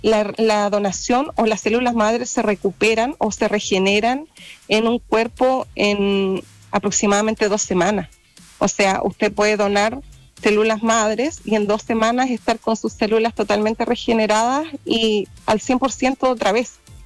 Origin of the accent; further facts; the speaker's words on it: Los Lagos, Chile; Hemos recorrido Chiloé completo porque yo soy chilota